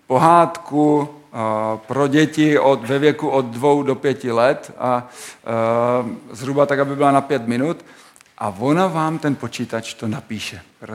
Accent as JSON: {"language": "Czech", "town": "Ostrava", "region": "Moravian-Silesian Region", "country": "Czechia", "lives_now": "Sezimovo Ústí, Czechia", "said": "jsem původně Ostravák, asi to uslyšíte z mého krátkého zobaku. Ale už 8 let žiju v Sezimově Ústí"}